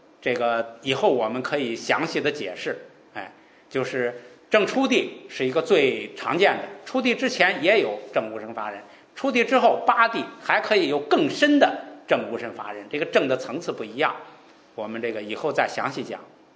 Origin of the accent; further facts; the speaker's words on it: China; 我们中国人的中观三论